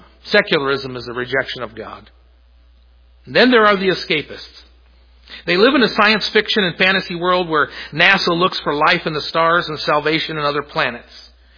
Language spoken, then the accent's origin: English; San Diego, California, United States; I was born in Southern California. I am a child of the San Diego surf scene, so I understand that.